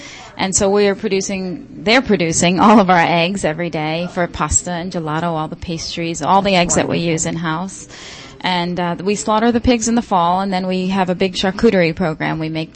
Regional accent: New York, United States; now in Rockland, United States; I grew up in New York and traveled all over the country working in different kitchens after going to culinary school, and decided to settle here

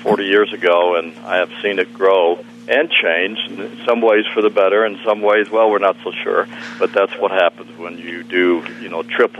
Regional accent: Nebraska, United States; Yes, I grew up in Nebraska, of all places.

